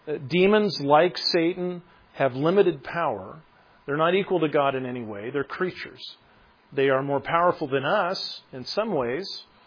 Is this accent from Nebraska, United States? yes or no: yes; Norfolk, Nebraska, United States; And see, if I meet somebody from Omaha, I'll tell them that I'm from Norfolk, and they'll know where that is.